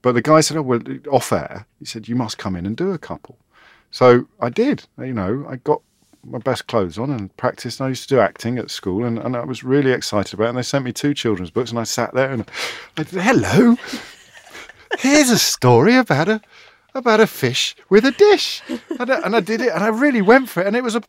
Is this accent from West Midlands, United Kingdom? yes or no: yes; Kidderminster, West Midlands, United Kingdom; Central Weekend Live, which was iconic for me growing up in Kidderminster.